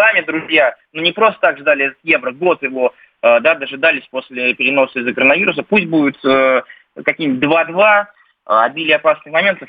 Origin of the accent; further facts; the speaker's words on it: Saint Petersburg, Russia; Я так как из Петербурга